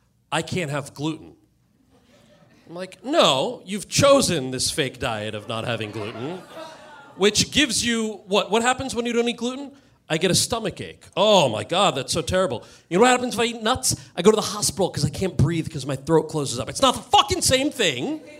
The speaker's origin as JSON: {"language": "English", "region": "New Jersey", "country": "United States", "said": "I'm from New Jersey. We say pecans."}